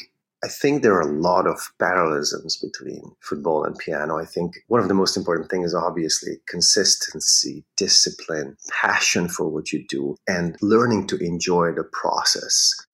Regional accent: Hungary; English is a second language; now in New York, United States; I think it's a beautiful country. It's my home country. I will never lose connection with Hungary. And I love being here in New York and realizing my dreams as well.

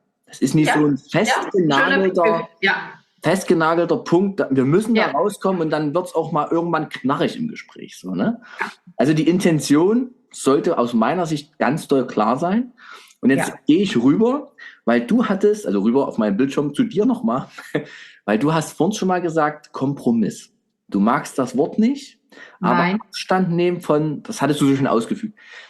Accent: Germany; aber ich bin ja selber Deutscher. Ich sag, wir Deutschen, wir machen ganz häufig Dinge, die so auf die Unendlichkeit ausgerichtet sind.

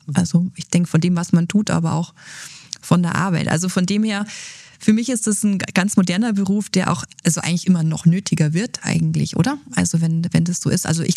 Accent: Bavaria, Germany; Ich komme aus dem Allgäu

